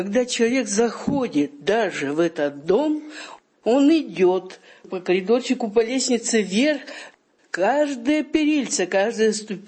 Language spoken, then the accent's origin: Russian; Ural, Russia; когда я приехала с Урала, издалека, с провинции, с глубокой